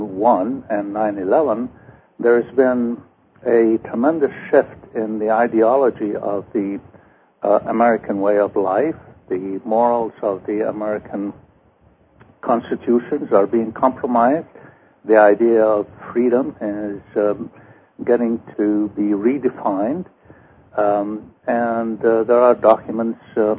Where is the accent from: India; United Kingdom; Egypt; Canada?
Egypt; moved away as an adult; now in United States; I am originally from Egypt. I was born and raised there and came to the United States for studies.